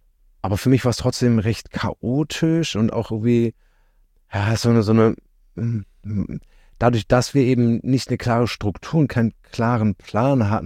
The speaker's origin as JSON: {"language": "German", "region": "Berlin", "country": "Germany", "said": "Ich bin ja Berliner."}